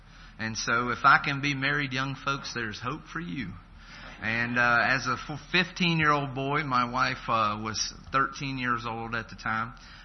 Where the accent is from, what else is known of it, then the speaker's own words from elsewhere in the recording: Riverdale, Georgia, United States; I grew up and born and raised in the Atlanta area, so I certainly feel like home here.